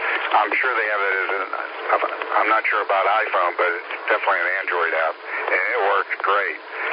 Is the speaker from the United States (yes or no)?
yes; Seneca, South Carolina, United States; Greenville, I'm from Seneca, and was just a listener.